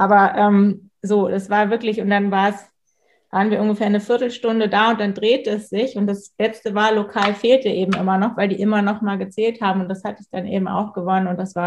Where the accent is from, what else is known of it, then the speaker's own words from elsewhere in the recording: Pinneberg, Schleswig-Holstein, Germany; ich komme ja aus Pinneberg, ich sage mal, Pinneberg liegt so ein bisschen zu Hamburg wie Stockelsdorf zu Lübeck. Also es ist direkt da dran.